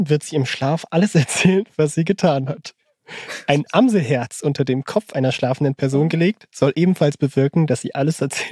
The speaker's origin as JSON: {"language": "German", "region": "Saxony", "country": "Germany", "tie": "born there", "said": "Aus meiner Geburtsstadt in der Oberlausitz gibt es auch die Sage Krabbert."}